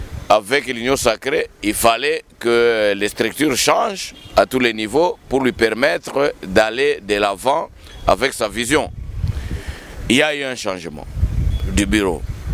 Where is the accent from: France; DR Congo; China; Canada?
DR Congo; Tanganyika; C'est-à-dire que chez nous, au Tanganyika, les gens n'arrivent pas à comprendre ce que c'est travailler pour l'intérêt public